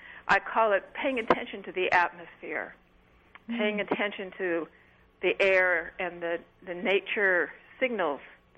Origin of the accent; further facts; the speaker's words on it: California, United States; I mean, I grew up in a strong urban environment. I grew up in the Bay Area. We lived right in the middle of things.